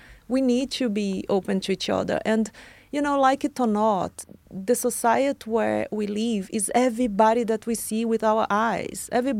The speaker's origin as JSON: {"language": "English", "country": "Brazil", "lives_now": "Norway", "said": "I'm from Brazil, I'm not going to be competing with Norwegian from same."}